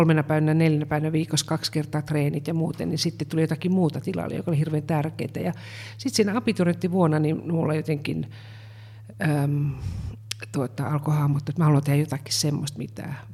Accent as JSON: {"language": "Finnish", "town": "Kuopio", "region": "North Savo", "country": "Finland", "tie": "born or raised there", "also_born_or_lived": "Savonlinna", "said": "Mä oon syntynyt Savonlinnassa ja sitten 4-vuotiaana muuttanut Kuopioon, jossa mä oon käynyt kouluni."}